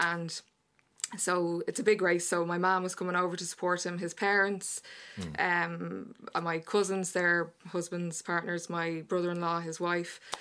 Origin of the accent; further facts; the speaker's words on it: Rathfarnham, County Dublin, Ireland; So prior to that, I lived in Fir House for about 12 years, and I'm actually from Rockbrook in Rathfarnham originally.